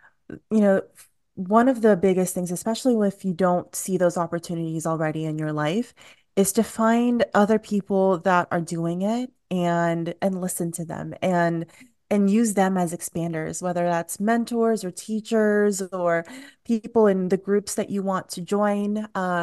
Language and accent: English; California, United States; moved away as an adult; also born or lived in San Diego; now in Chicago, United States; So I was living in California, so I grew up in California all of my life, up until the age of 28, I think. 27, 28, around there.